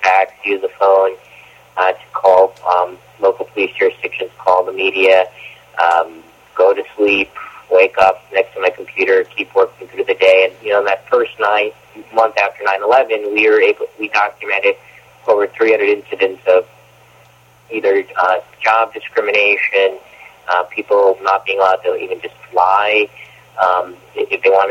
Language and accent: English; New Jersey, United States; born and raised in New Jersey, you know, my mom was a soccer mom, played Little League baseball